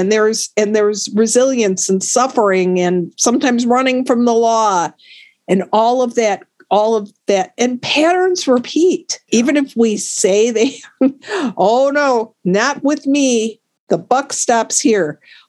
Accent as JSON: {"language": "English", "country": "United States", "said": "I'm an American. I know how to do an individual."}